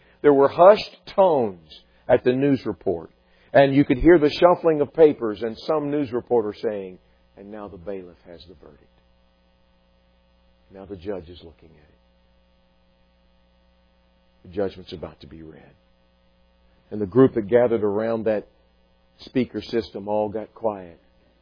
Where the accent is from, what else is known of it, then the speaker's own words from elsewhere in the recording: Dallas, Texas, United States; I grew up in the Dallas area, and so I remember the memory of that time.